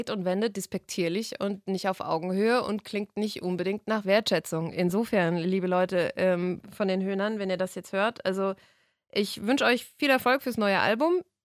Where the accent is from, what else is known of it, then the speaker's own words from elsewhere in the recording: Bavaria, Germany; ich bin keine Original-Rheinländerin. Ich bin aus Bayern zugezogen.